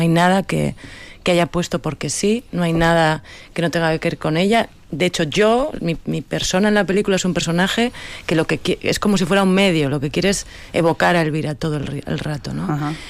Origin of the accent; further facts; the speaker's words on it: Basque Country, Spain; a mí como mujer vasca